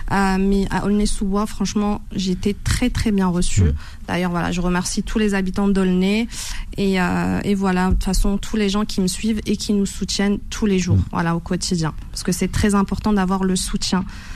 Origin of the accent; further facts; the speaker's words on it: Sidi Bel Abbès, Sidi Bel Abbès Province, Algeria; Je suis de Sidi Bel Abbès, je sais pas si vous connaissez, mais voilà, c'est juste à côté d'Oran.